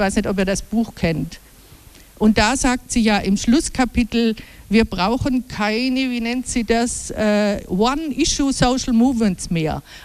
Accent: Switzerland; auch bei uns in der Schweiz.

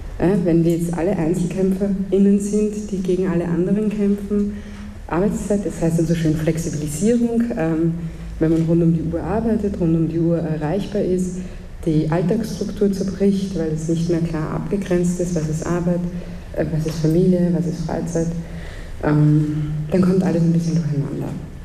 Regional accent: Vienna, Austria; Und das ist ein hoher Prozentsatz, kann ich für meine Heimatstadt Wien sagen.

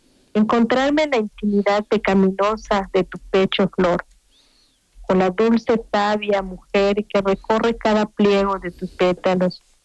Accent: Mexico; Que es nuestra paisana mexicana.

